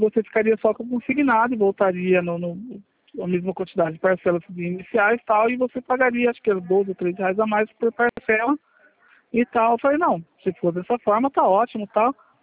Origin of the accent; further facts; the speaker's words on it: Araraquara, São Paulo, Brazil; sou de Araraquara.